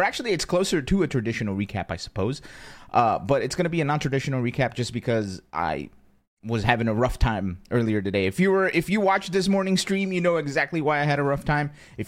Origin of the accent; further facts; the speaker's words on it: Brazil; growing up in Brazil, everything was pirated, right?